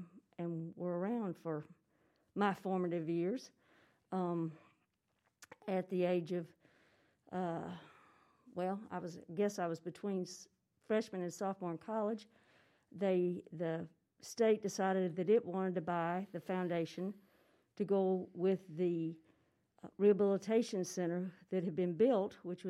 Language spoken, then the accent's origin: English; Warm Springs, Georgia, United States; also born or lived in Atlanta; I was born in Atlanta, Georgia, at Emory Hospital. And when my mom and I left the hospital, we went to Warm Springs, Georgia.